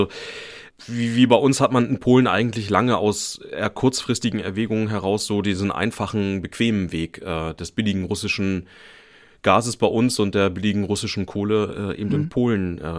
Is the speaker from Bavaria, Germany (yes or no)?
no; Schwerin, Mecklenburg-Vorpommern, Germany; Ich war 10, ich bin in Schwerin aufgewachsen